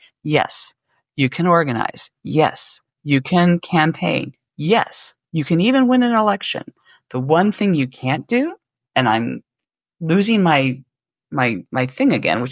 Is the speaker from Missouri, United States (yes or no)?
yes; Missouri, United States; I was hearkening back to when I was young and in college, and so I come from West Central Missouri.